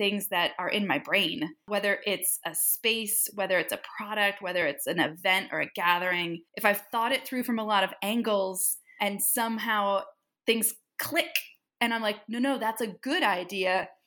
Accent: Detroit, Michigan, United States; also born or lived in Italy / Copenhagen / Hawaii; now in Vermont, United States; I'm a Midwesterner by training, I guess. So I was born in Detroit and grew up and went to school in Michigan.

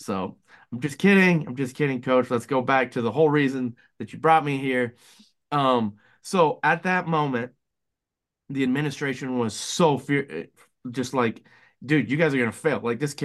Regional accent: Nebraska, United States; But I come from Nebraska where volleyball is God.

